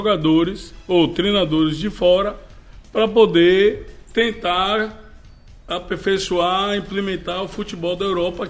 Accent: Italy; Portuguese is a second language; eu vou voltar para minha terrinha comer minha pizza italiana.

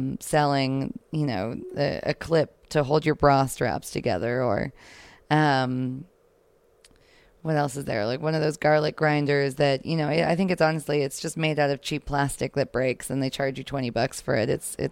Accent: Canada; although I'm from Canada, so it was not state fair.

